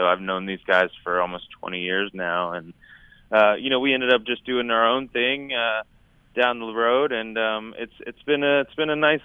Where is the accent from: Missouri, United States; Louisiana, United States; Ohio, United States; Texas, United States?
Texas, United States; Dallas; growing up in Dallas, I worked at record stores all throughout high school